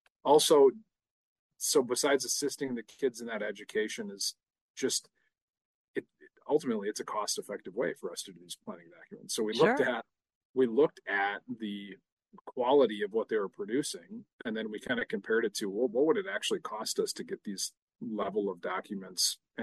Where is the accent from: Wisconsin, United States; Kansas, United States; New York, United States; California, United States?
Wisconsin, United States; Waupaca; I actually was born and raised in Waupaca.